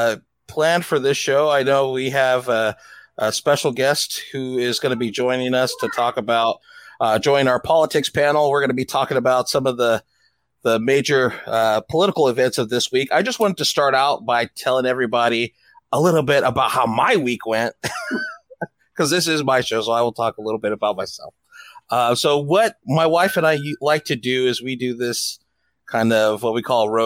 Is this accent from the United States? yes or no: yes; California, United States; Because although I love my home state, it's beautiful.